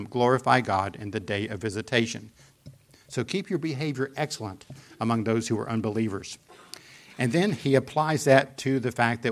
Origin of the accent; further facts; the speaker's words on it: the South, United States; I was born and raised in the South.